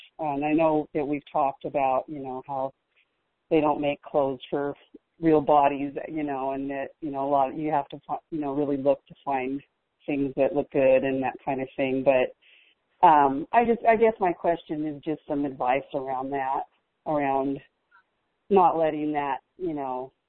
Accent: Kennewick, Washington, United States; I'm from Kennewick, Washington.

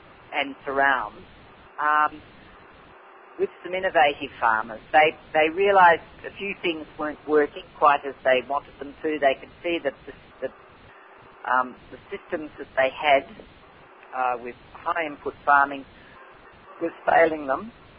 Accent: Tasmania, Australia; moved away as an adult; I grew up in Tasmania, so my background was off a mixed farm just out of Hobart, with much higher rainfall than where we are now. I married and moved to South Australia, and we were in the southeast and then along the Coorong

